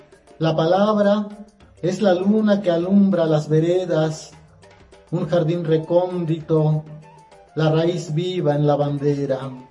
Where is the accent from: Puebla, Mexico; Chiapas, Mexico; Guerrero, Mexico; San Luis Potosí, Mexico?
Puebla, Mexico; Ixtepec; soy poeta de origen totonaco y soy del municipio de Ixtepec, Puebla.